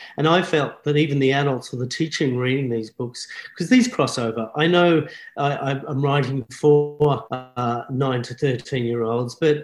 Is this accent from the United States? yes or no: no; Australia; an Italian growing up in Australia.